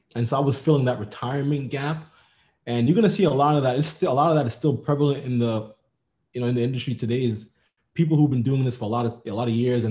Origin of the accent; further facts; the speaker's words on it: New York City, New York, United States; I'm from New York City, but I was applying all across the country.